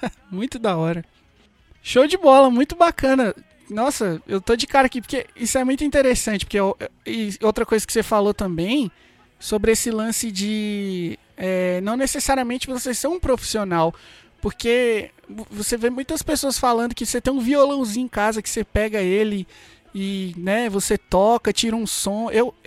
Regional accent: Brasília, Federal District, Brazil; ah, eu sou de Brasília e tal

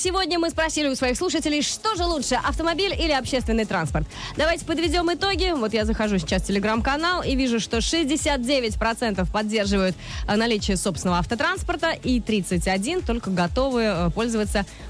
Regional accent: Kazan, Tatarstan, Russia; Потому что я из Казани

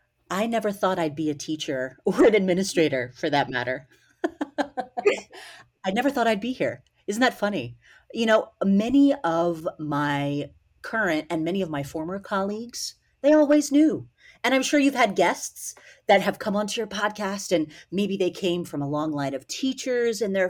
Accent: Maryland, United States; the kind of innovative instructional strategies that were being used and in my hometown in Maryland.

